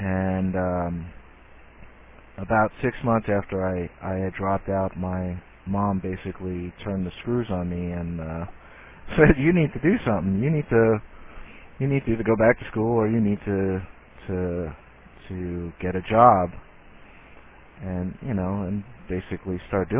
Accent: New York City, New York, United States; I grew up in Queens, New York. I basically, from the age of about 5 on, I lived in Queens, New York.

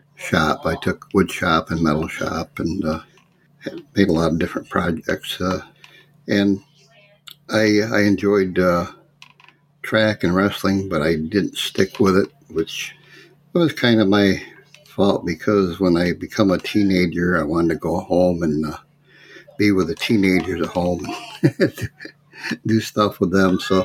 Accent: Corning, New York, United States; Well, I was born in Corning, New York, home of the Corning Glass Center. Back in the early part of 1950, then.

